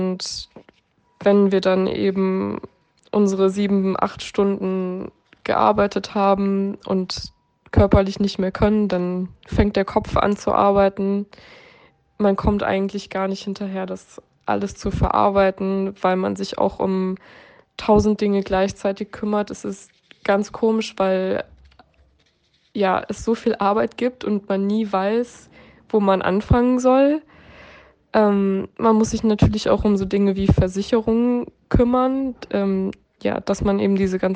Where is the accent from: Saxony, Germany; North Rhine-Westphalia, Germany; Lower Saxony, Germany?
North Rhine-Westphalia, Germany; Gemünd; dem Kurort Gemünd bei Schleiden. Und ja, uns hat die Flutkatastrophe auch ganz schlimm getroffen. Mein Heimatort ist ein Trümmerhaufen.